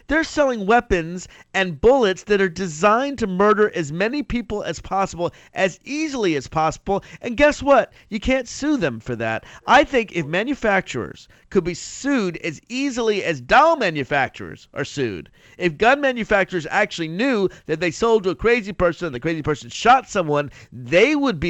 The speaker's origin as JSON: {"language": "English", "region": "Virginia", "country": "United States", "said": "In my home state of Virginia, we used to have a policy before the Republicans took over of saying you could buy one gun a month."}